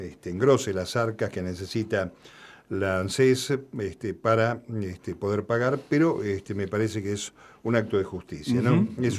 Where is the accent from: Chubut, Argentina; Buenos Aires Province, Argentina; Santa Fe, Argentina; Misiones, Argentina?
Buenos Aires Province, Argentina; Que como bonaerense y como hombre del conurbano